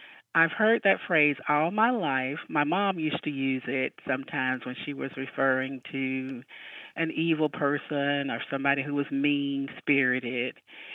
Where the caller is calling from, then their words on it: Midland, Georgia, United States; I'm calling from Midland, Georgia.